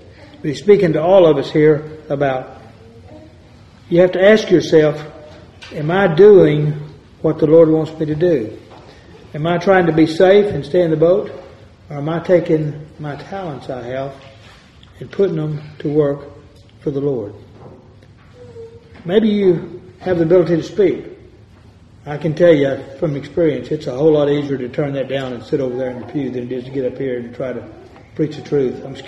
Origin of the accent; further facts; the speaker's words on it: Lubbock, Texas, United States; a good friend of mine there in my hometown of Lubbock, he lost his wife also